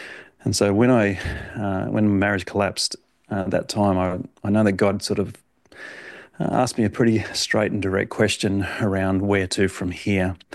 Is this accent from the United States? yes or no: no; Australia; accent: Australian; as most can tell from my accent, I'm from Australia, and I've grown up in a pastor's family